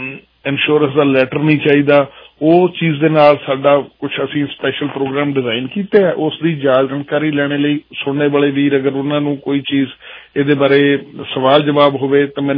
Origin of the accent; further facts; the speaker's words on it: Guna Chaur, Punjab, India; sir ਮੈਂ ਆਮ villager ਪੇਂਡੂ ਹਾਂ ਜੀ ਮੈਂ ਮੇਰਾ ਪਿੰਡ ਹੈਗਾ ਬੰਗਾ ਸ਼ਹਿਰ ਛੋਟਾ ਜਿਹਾ ਉਹਦੇ ਕੋਲ ਗੁਣਾ ਚੌਰ ਹੈ ਜੀ